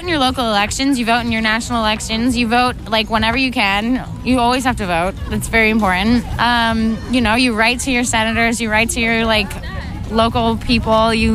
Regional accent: New York City, New York, United States; I'm from New York City.

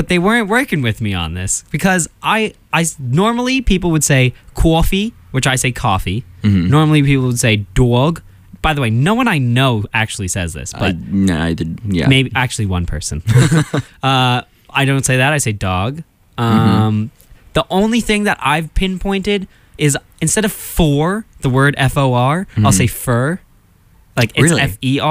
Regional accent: New Jersey, United States; I'm from New Jersey

